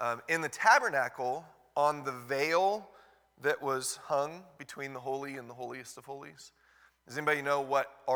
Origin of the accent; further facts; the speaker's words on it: California, United States; When I tell people that I'm from Southern California